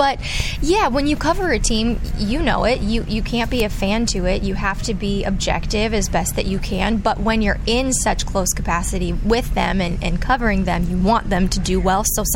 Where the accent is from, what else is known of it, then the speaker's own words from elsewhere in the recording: Colorado, United States; also born or lived in Seattle, United States; I grew up in Colorado, but, you know, nobody's really Rockies fans in Denver.